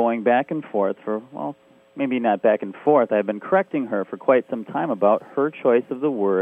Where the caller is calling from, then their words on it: Burlington, Wisconsin, United States; I'm calling from Burlington, Wisconsin.